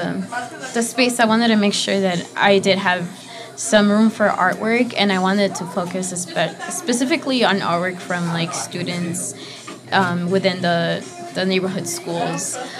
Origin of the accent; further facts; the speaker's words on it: Guanajuato, Mexico; now in United States; But these are from my hometown in Mexico, from Guanajuato.